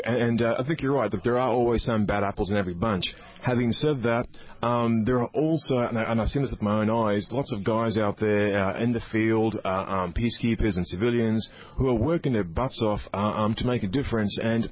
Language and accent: English; Queensland, Australia; born there; moved away as an adult; I was born in Australia in a small town in Queensland.